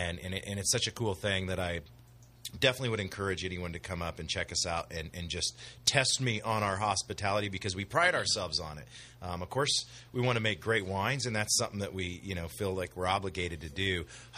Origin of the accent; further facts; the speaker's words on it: Indiana, United States; But we still are called Hoosiers for whatever reason, even if we're from Purdue, because we're from Indiana.